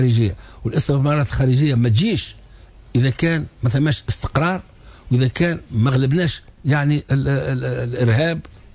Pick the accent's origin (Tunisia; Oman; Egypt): Tunisia; Tunis, Tunis Governorate; أنا مشيت الحلفاوين اللي نعرفها خاطر هذيك حومتي كنت فيها صغير